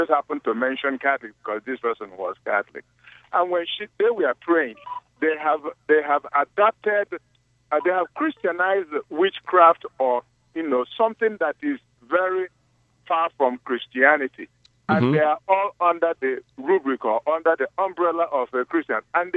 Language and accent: English; Nigeria; now in Boston, United States; Yes, sir. I am a Nigerian.